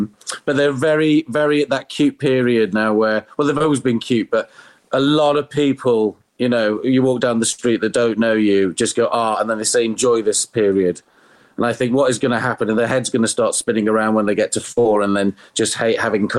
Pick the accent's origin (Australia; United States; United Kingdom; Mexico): United Kingdom; Wrexham, Wales; as I'm from Wrexham, as my mum always says, it's better than working down the pit.